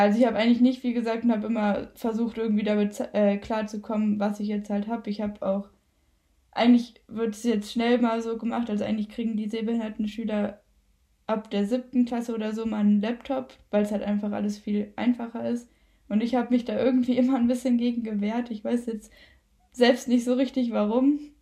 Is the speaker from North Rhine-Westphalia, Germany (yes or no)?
no; Nörten-Hardenberg, Lower Saxony, Germany; Vorher war ich bei uns in Nörten halt auf einer Gesamtschule.